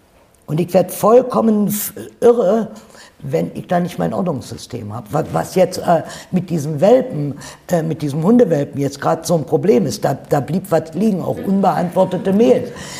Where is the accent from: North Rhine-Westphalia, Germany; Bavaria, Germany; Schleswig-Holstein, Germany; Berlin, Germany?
Berlin, Germany; also born or lived in Dresden; Ich bin doch Berlinerin. Ich bin doch in Berlin, Oberschöneweide, geboren. Ich habe in Berlin diese Friseurlehre gemacht, beim Fernsehfunk.